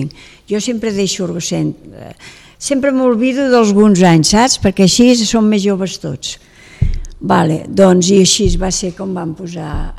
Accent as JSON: {"language": "Catalan", "town": "Barcelona", "region": "Catalonia", "country": "Spain", "tie": "born or raised there", "lives_now": "Girona, Spain", "said": "Jo no és per criticar perquè sóc filla de Barcelona, però quan vaig vindre aquí vaig dir s'ha acabat."}